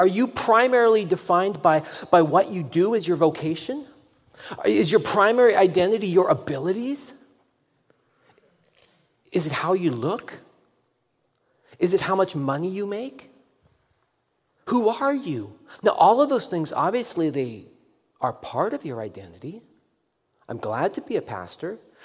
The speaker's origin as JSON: {"language": "English", "country": "Canada", "tie": "born there", "said": "Now, I was born in Canada, the son of a U.S. citizen and a U.K. citizen who met at the University of Washington and then settled in British Columbia. So, I am a citizen of two nations."}